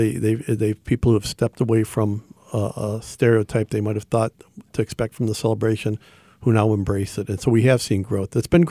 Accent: Madison Heights, United States; I'm 60 years old. I grew up in Madison Heights. I have the perspective of a six-year-old who grew up in Madison Heights.

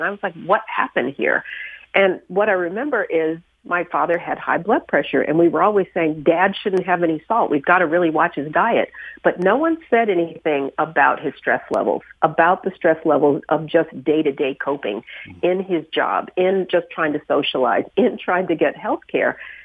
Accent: Denver, Colorado, United States; We grew up in Denver, and it was like this all-white space

